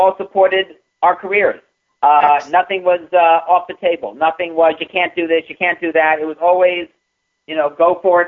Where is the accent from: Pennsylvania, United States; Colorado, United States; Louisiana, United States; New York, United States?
New York, United States; Brooklyn; They're now in New Jersey, but we all were growing up in Brooklyn, Mill Basin.